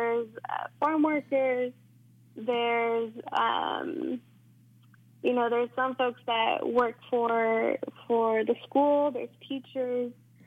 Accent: Merced, California, United States; So I'm originally from Merced, California, which is in the Central Valley. And I am a first-generation student that moved to Santa Cruz in 2015.

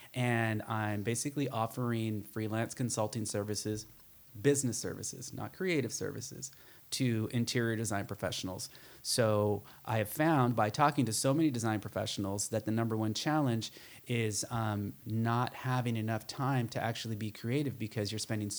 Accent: Pomona, California, United States; also born or lived in Irvine; I was born and raised in Pomona, California, actually. Moved out to Orange County after high school. So I moved out to Irvine in 91-ish.

